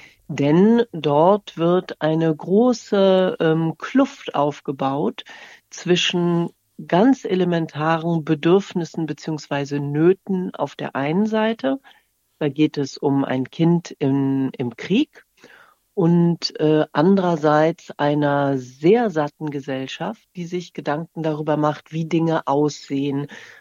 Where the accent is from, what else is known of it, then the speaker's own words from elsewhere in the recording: Germany; Also ich bin ja im Westen aufgewachsen